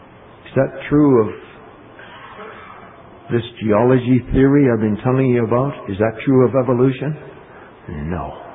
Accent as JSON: {"language": "English", "country": "Canada", "tie": "born there", "said": "I was born in Canada too"}